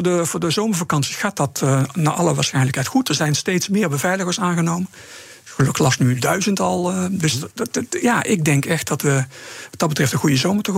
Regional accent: Netherlands; dat is ook wel onze ervaring, we vergeten snel als Nederlanders.

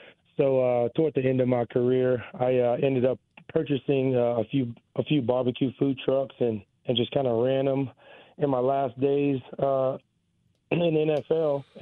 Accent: Texas, United States; And I grew up in Texas barbecue.

